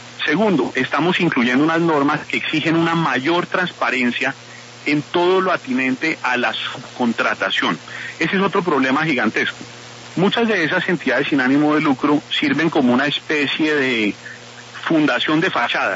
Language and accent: Spanish; Colombia; tenemos que cumplir como colombianos